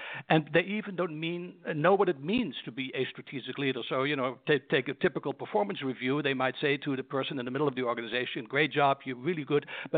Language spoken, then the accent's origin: English; Netherlands; English is a second language; moved away as an adult; now in United States; So I'm from the Netherlands, in case people wonder about my accent, and I came to this country, this great country, the United States, at age 20.